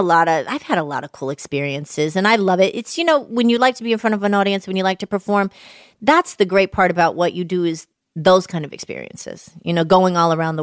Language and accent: English; Atlanta, Georgia, United States; I'm from Atlanta.